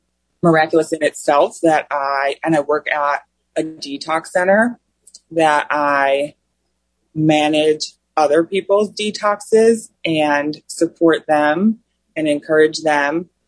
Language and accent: English; Chicago, Illinois, United States; I'm from Chicago, Illinois. I was born to two alcoholic parents.